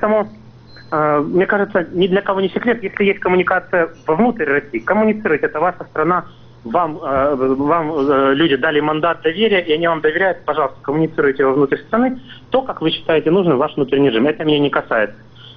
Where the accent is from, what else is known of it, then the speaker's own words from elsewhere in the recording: Donbas, Ukraine; also born or lived in London, United Kingdom; Я вернулся из Лондона, где учился экономике и собирался развивать свой родной Донбасс.